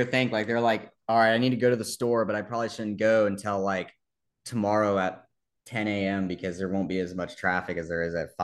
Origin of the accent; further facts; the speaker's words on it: Athens, Georgia, United States; I grew up in Athens until I was 21 years old, and like I'm 23 now, and literally it's a cool town.